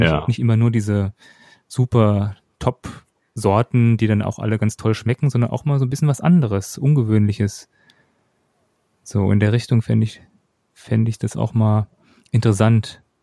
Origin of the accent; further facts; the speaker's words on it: Karben, Hesse, Germany; selbst bei mir in meinem Heimatdorf in Karben, nördlich von Frankfurt